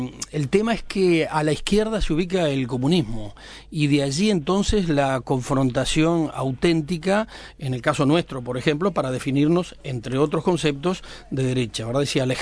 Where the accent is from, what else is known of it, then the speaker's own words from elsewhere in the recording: Uruguay; Yo creo que seguimos siendo orientales, que nada ha cambiado. Somos República Oriental del Uruguay y, por lo tanto, a mí me gusta mucho definirme como oriental, ¿verdad?